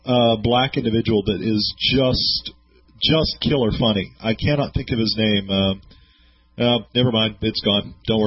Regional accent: New York, United States; Now, when I grew up in New York watching Tom and Jerry, they were always cut, and I never knew why.

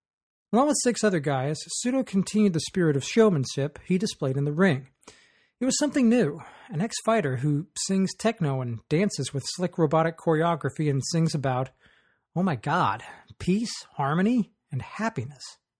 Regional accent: United States; As an American, I find it maddening that I have to look so far outside of my country to find out what people elsewhere think of it.

